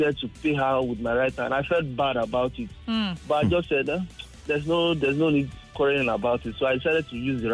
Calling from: Lekki, Lagos, Nigeria; I'm calling from, I'm at Lekki at the moment.

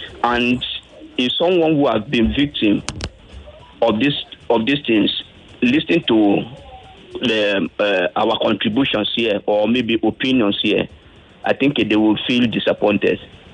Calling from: Lekki, Lagos, Nigeria; I'm calling you from Lekki.

